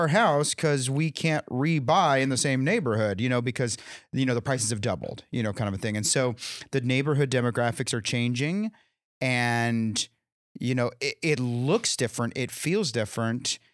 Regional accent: California, United States; Once upon a time, many moons ago, I was from California where I didn't know a number, but I knew in my heart that no one bought a home before they were 45 or 50.

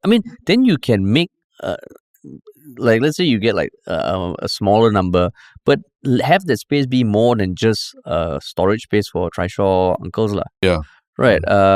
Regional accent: Tampines, Singapore; I mean, I grew up in Tampines. I love Tampines.

